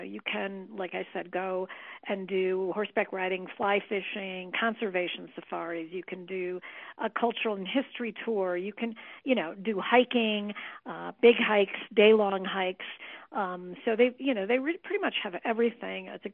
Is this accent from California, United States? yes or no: no; Santa Fe, New Mexico, United States; I come from Santa Fe, where I'm at 7,200 feet already.